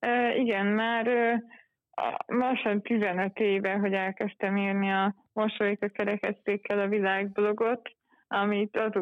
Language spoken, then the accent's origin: Hungarian; Budapest, Hungary; born there; én Budapesten születtem a 18. kerületbe, és az is volt az én szívem csücske, és azt gondoltam, hogy na, én Budapestet sose hagyom